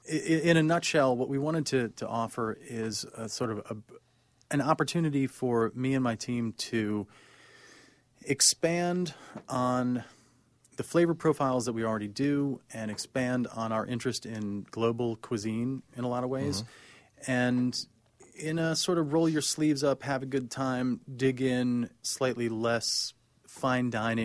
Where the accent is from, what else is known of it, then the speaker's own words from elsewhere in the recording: United States; growing up as an American, I have access to, you know, the proverbial melting pot, right?